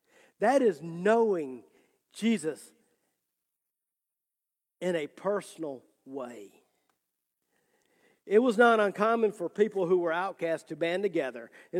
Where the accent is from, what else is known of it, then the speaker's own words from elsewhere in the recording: Louisiana, United States; now in Memphis, United States; I moved from South Louisiana to the big city of Memphis, Tennessee.